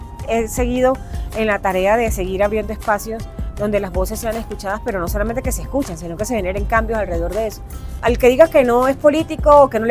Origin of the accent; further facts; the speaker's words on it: Colombia; sino como colombianos, que debemos dar a no tenerle miedo a participar políticamente